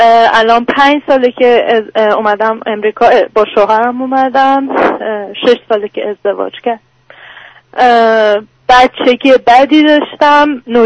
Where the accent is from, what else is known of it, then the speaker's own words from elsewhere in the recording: Iran; moved away; از ایرانم میرفتم